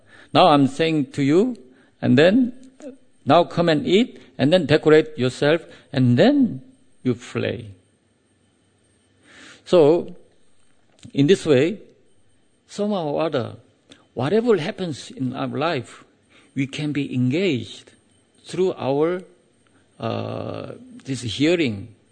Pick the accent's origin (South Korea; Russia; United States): South Korea; English is a second language; And the normal answer is, yeah, I'm from Korea.